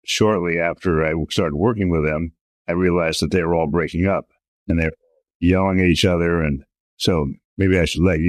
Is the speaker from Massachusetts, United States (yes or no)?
no; San Jose, California, United States; I grew up in San Jose. So music came through.